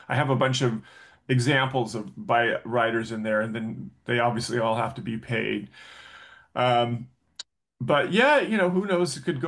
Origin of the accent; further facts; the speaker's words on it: California, United States; And then I ended up back in my home state of California.